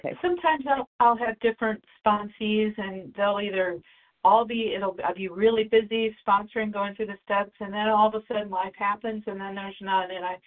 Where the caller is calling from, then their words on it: Indiana, United States; My last initial is S, like sunshine, and I'm calling from Indiana.